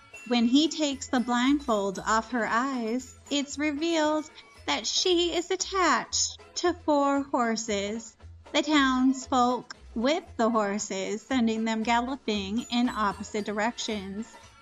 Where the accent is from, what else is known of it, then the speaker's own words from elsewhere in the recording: Florida, United States; I am born and raised in Florida.